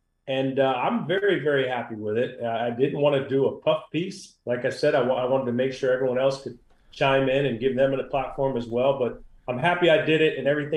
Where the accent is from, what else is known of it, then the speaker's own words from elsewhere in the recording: Michigan, United States; also born or lived in New Jersey; And, you know, I was born in New Jersey. My grandmother has 14 kids. My mom has 13 brothers and sisters. We used to spend every summer in New Jersey at her house, and she was the big Yankee fan. So that's what made me fall in love with the Yankees. I grew up in Michigan